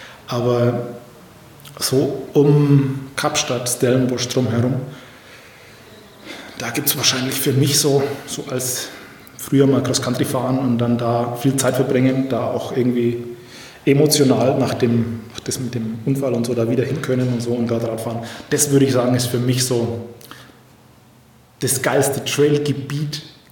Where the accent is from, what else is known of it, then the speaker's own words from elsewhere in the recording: Bavaria, Germany; Und also ich komme ja so aus der Ecke Fränkische Schweiz.